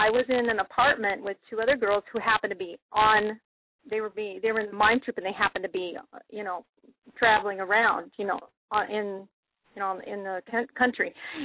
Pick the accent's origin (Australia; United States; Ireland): United States; Denver, Colorado; also born or lived in Grand Rapids; I'm from Denver, Colorado. I went to school there. Then I went to college in Grand Rapids, Michigan.